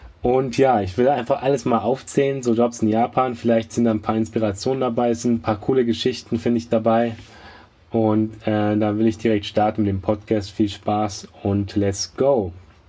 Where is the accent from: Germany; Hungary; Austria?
Germany; weil es ja in so einer Art deutscher Laden ist, dass ich als Deutscher halt da reinpassen könnte